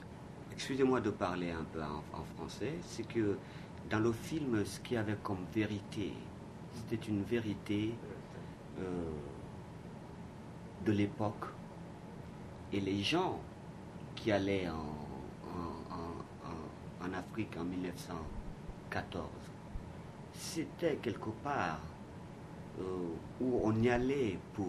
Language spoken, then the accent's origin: English; Mali; Well, I'm from Mali